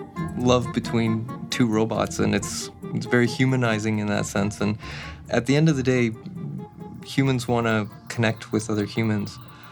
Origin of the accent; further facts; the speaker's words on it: Canada; growing up in Canada, a big part of that was seeing the space shuttle